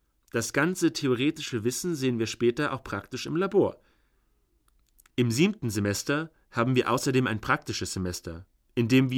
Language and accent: German; Dalaman, Muğla, Turkey; German is a second language; moved away as an adult; now in Münster, Germany; Ich komme aus Dalaman in der Türkei. Bin seit 2 Jahren in Münster und studiere Elektrotechnik und Informatik hier an der Fachhochschule im 2. Semester. Das erste Jahr hier habe ich noch nicht studiert, sondern Deutsch gelernt.